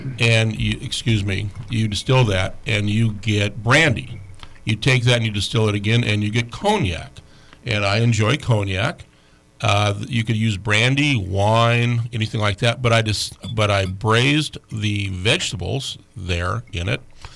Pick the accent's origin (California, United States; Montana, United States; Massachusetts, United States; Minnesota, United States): California, United States; San Luis Obispo; I grew up in San Luis Obispo.